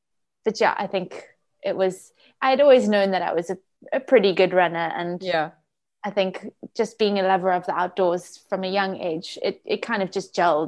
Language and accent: English; Durban, KwaZulu-Natal, South Africa; also born or lived in Cape Town; And then in varsity, we moved to Cape Town. So I'm from Durban. I grew up in Durban.